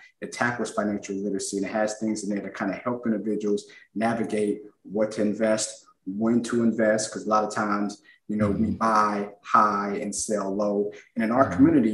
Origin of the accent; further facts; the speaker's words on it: Cincinnati, Ohio, United States; now in Jacksonville, United States; No, I'm born and raised in Cincinnati.